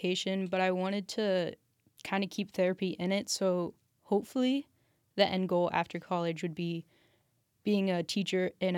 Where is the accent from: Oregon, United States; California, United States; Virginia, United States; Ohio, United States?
Ohio, United States; Columbus; I am a first year at Cincinnati. I am a special education major, and I'm from Columbus.